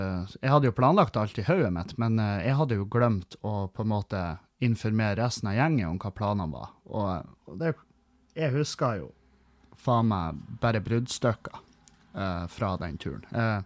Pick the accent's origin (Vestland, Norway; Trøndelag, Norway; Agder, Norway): Trøndelag, Norway; Halsa; det var jo mye folk fra Halsa, heimbygda mi, og det er jo over fjorden